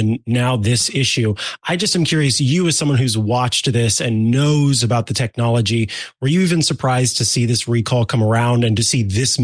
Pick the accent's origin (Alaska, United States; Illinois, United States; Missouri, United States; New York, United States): Missouri, United States; I'm from Missouri, and so I call it the California stop